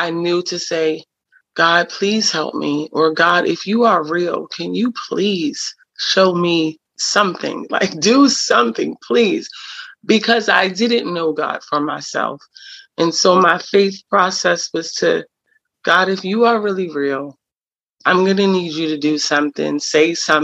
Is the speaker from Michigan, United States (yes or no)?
no; Baltimore, Maryland, United States; I grew up in Baltimore City, and a housing projects. And it has now been labeled one of the most notorious housing projects in Maryland.